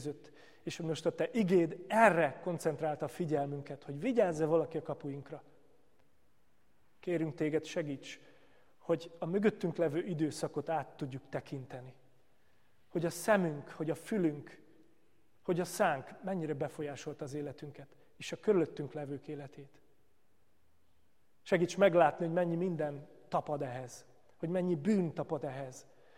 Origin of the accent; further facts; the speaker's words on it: Martonvásár, Fejér, Hungary; also born or lived in Budapest; annak ellenére, hogy dunántúli születésű vagyok, Martonvásáron születtem, pontosabban Budapesten, Martonvásáron nőttem föl.